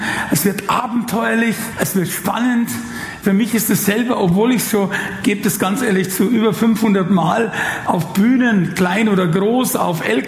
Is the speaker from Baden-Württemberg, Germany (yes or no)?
no; Munich, Bavaria, Germany; Ich sage, ich bin nicht Deutsch, ich bin aus München, okay.